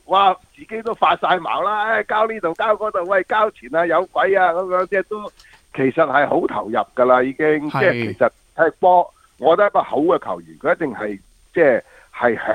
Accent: China; 我哋中国人以前话友谊第一

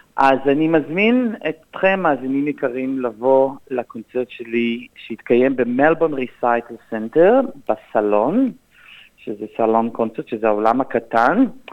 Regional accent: Jerusalem, Jerusalem District, Israel; גדלתי בירושלים, גדלתי במקום שיש בו הרבה ניגודים

